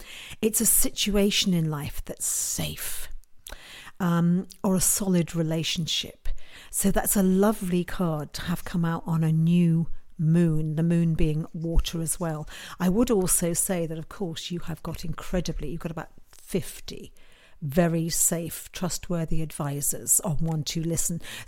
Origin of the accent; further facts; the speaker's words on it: United Kingdom; I'm a Brit, and a lot of them are in the States